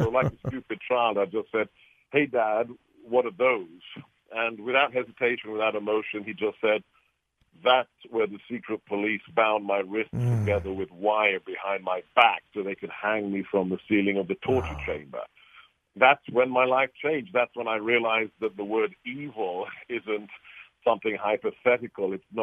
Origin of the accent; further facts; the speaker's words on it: England, United Kingdom; now in United States; I grew up under Margaret Thatcher in the UK, was born and bred in England, and then watched Ronald Reagan on the other side of the Atlantic bring America back to its rightful place as the shining city on the hill.